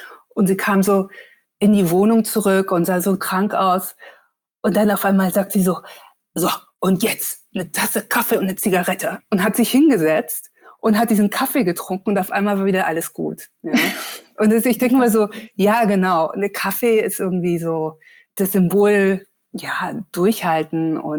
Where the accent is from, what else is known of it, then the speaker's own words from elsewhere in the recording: Hesse, Germany; ich bin auf dem Dorf aufgewachsen in Nordhessen in der Nähe von Kassel